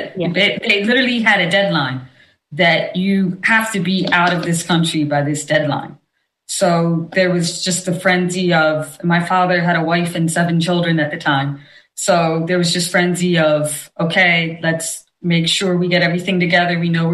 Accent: Pennsylvania, United States; we were literally the first South Asian family in our town.

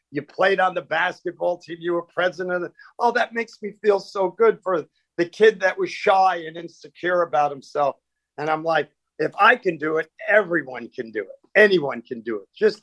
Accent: Queens, New York, United States; Well, I grew up in the Queens, New York, a suburb of New York City. And we were poor. We were poor kids.

